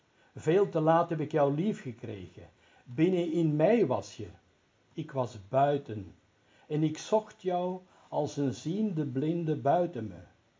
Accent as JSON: {"language": "Dutch", "region": "Flanders", "country": "Belgium", "said": "Ik ben een Vlaming hoor, ik zeg overal haas waar ze niet staan en waar ze moeten staan, zeg ik ze. Omdat ik weet, wij spreken normaal geen H uit nooit, hè."}